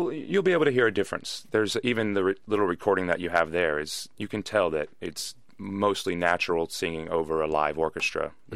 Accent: North Carolina, United States; which I'm from North Carolina, so it's not too hard for me to mimic that.

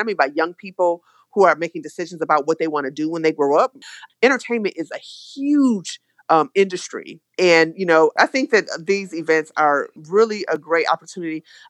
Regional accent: Detroit, Michigan, United States; I grew up in the Palmer Park area

